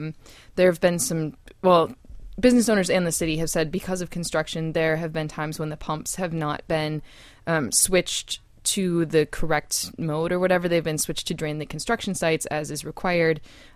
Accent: Wisconsin, United States; Yeah, so I am from Wisconsin, recent transplant.

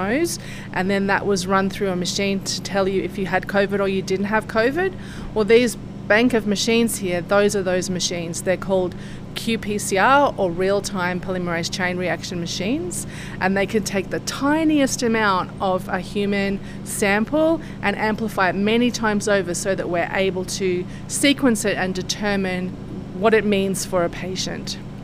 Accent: Sydney, New South Wales, Australia; obviously I don't have a Jackson accent. I'm from Sydney, Australia.

